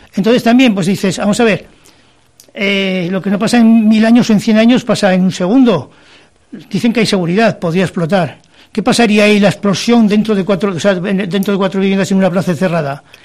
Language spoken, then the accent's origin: Spanish; Pamplona, Navarre, Spain; moved away; yo vine aquí de Pamplona en el 2005